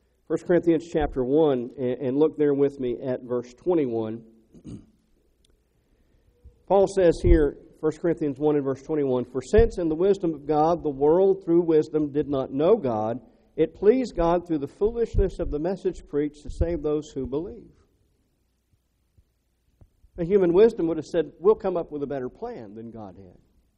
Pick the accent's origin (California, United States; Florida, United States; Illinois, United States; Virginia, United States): Florida, United States; a church that we're familiar with back where we grew up in Florida